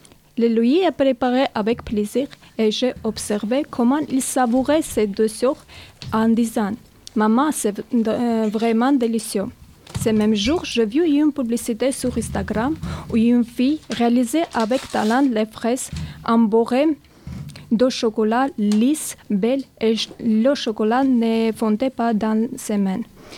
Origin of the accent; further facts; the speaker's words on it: Ukraine; French is a second language; now in France; Je suis arménienne. Je suis venir d'Ukraine.